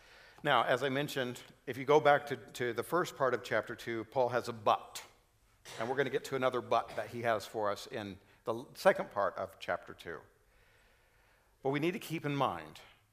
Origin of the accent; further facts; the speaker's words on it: United States; As an American, there is a current wave in America to separate some people from other people.